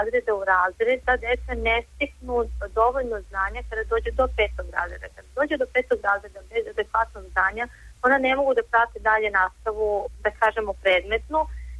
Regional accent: Serbia; Svi su oduševljeni kada im kažem da ja dolazim iz Srbije.

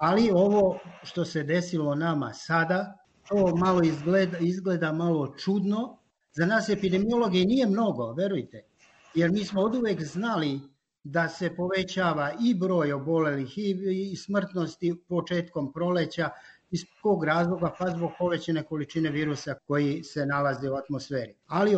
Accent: Peć, Metohija, Kosovo; obzirom da sam iz Metohije, vi govorite iz Kosova, ja kažem da sam iz Metohije, rođen sam u Peći, naravno

